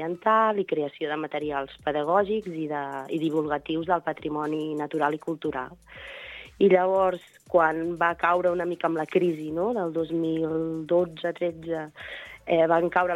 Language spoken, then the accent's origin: Catalan; La Morera de Montsant, Catalonia, Spain; also born or lived in Barcelona; a la Morera de Montsant, que és on jo he nascut a Barcelona, però m'he criat aquí al Priorat amb la meva àvia